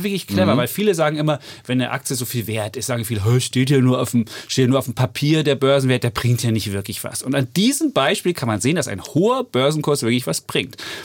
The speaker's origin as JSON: {"language": "German", "region": "East Germany", "country": "Germany", "said": "Da bin ich ein Ossi."}